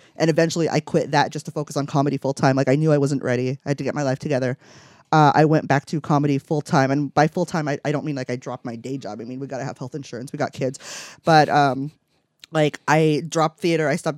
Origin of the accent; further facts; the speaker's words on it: Hayward, California, United States; now in San Francisco, United States; I mean, I grew up in Hayward. That's where I'm originally from. My parents still live out there.